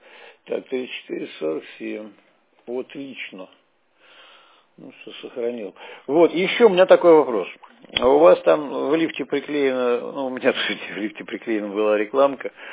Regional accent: Armenia; Я же хитрый армянин.

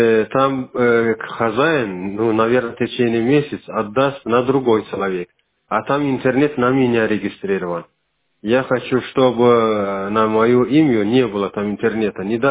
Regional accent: Astrakhan Oblast, Russia; Нет, я вообще не оттуда. Я из Астубинской, Астраханской области. И у меня свой дом.

